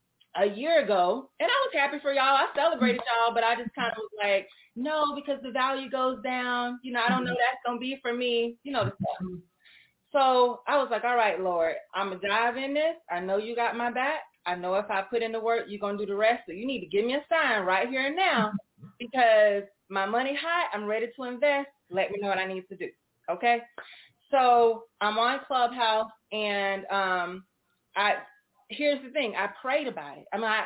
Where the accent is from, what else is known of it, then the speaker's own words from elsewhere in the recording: the South, United States; I'm from the South, so hey, y'all.